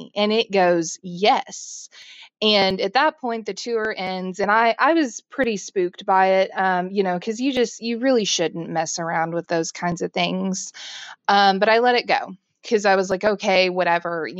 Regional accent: Tulsa, Oklahoma, United States; I'm from Tulsa, Oklahoma. You know, and if you're not familiar with Oklahoma, it's pretty flat in most parts

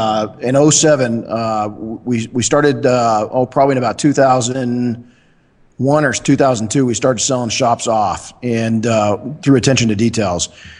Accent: Colton, California, United States; And then growing up in Colton, in the lowrider community, I had friends of mine build lowriders, and that's where I learned to sand.

